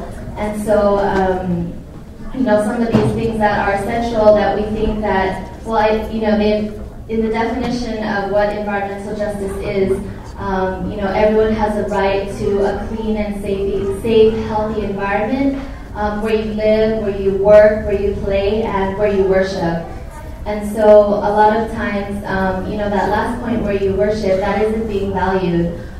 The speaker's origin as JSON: {"language": "English", "country": "Philippines", "tie": "born or raised there", "lives_now": "Los Angeles, United States", "said": "living in Los Angeles, I didn't feel that connection to the land until I was able to go back to my hometown of the Philippines."}